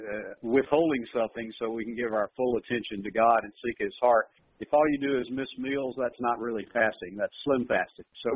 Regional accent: Alabama, United States; But I'm an old rock and roller. I grew up in Alabama. Southern rock's a big part of my life.

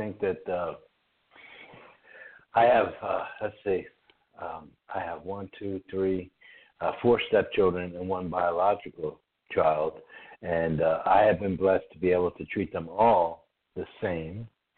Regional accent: Northeast, United States; I moved to the South, and I'm from the Northeast, and I was kind of gruff

